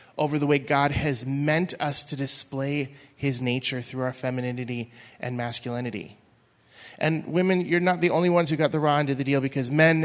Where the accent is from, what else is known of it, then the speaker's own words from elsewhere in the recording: Washington, United States; So I grew up in Central Washington back in the 80s. It was a farming/sports-driven community.